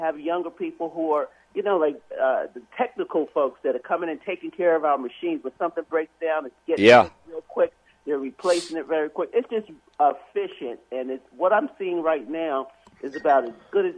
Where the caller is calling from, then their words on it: Baltimore, Maryland, United States; Here in Baltimore.